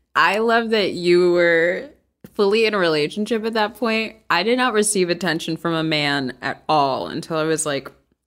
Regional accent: Washington, D.C. area, United States; Yeah, right outside of DC.

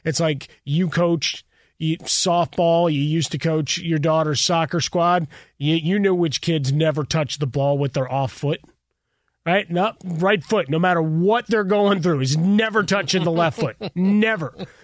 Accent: Ireland; You just hate because I'm Irish.

